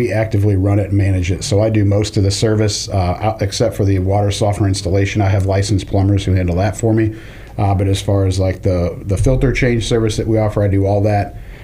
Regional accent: St. Louis, Missouri, United States; I'm originally from St. Louis, Missouri.

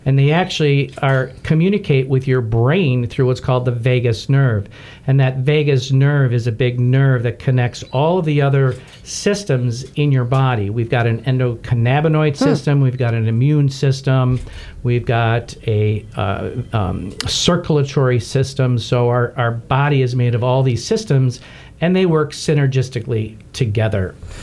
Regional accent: New York, United States; I am from Western New York, outside of Buffalo, and I am the first of five boys.

